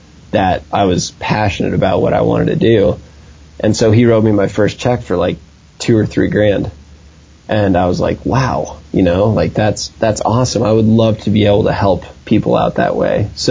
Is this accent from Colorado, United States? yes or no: yes; Vail, Colorado, United States; growing up in Vail is, it's kind of a tough thing